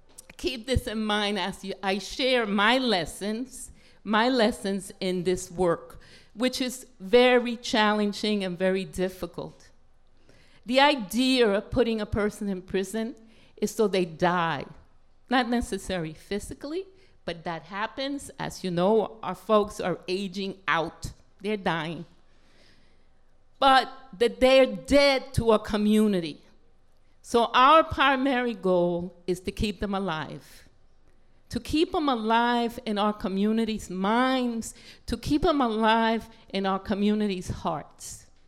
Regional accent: Manhattan, New York, United States; I grew up in Manhattan. I know what the streets of this city are like.

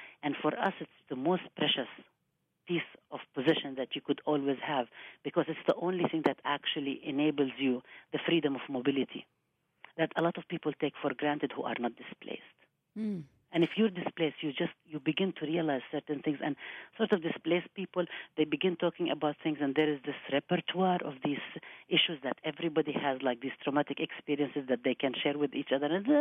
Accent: Palestine; the impulse is to always say Palestinian. You know, I'm from Palestine.

